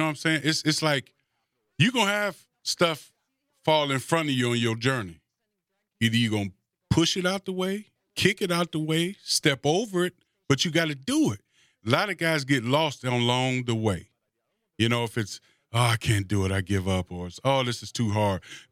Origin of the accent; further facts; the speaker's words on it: Detroit, Michigan, United States; also born or lived in Kansas; So I'm like, now I'm a dude from Detroit.